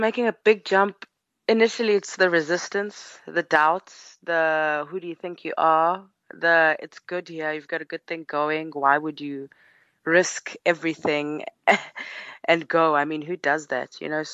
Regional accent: Eswatini; moved away as an adult; also born or lived in South Africa; I'm from Eswatini. I always tell the story. I got to Durban, started making it.

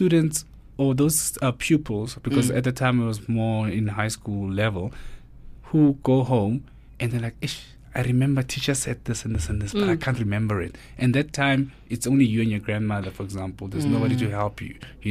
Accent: Mamelodi, Gauteng, South Africa; Born and bred in Mamelodi, right?

